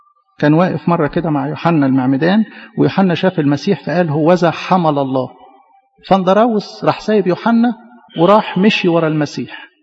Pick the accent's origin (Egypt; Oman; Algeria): Egypt; لينا كمصريين